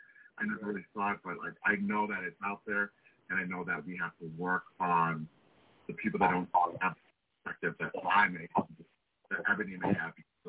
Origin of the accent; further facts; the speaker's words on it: Glenview, Illinois, United States; I grew up in Glenview, Illinois, so that is also a predominantly white neighborhood.